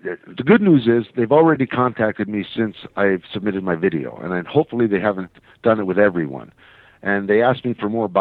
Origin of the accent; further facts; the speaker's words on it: Toronto, Ontario, Canada; now in Nova Scotia, Canada; I live in Nova Scotia, but I'm really from Toronto, so everyone can tell once they start talking to me for a couple minutes.